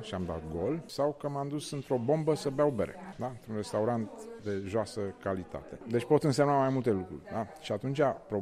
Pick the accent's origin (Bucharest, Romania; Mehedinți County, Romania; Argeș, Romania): Bucharest, Romania; Sunt din România, m-am născut în Bariera Vergului, când nu erau blocuri acolo.